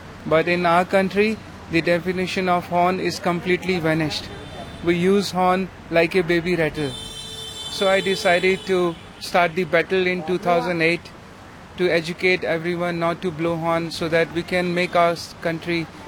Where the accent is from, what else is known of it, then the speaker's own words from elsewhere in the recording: Delhi, India; I'm originally from Delhi, born and brought up here.